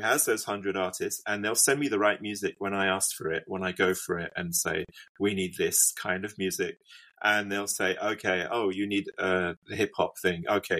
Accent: London, United Kingdom; now in Budapest, Hungary; I'm based in Budapest, but I'm from London.

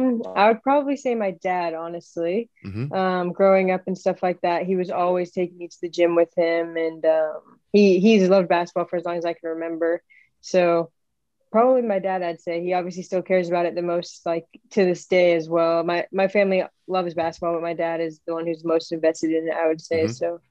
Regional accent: Chicago, Illinois, United States; And I grew up in Chicago, which is a huge basketball city, you know, Michael Jordan and stuff like that.

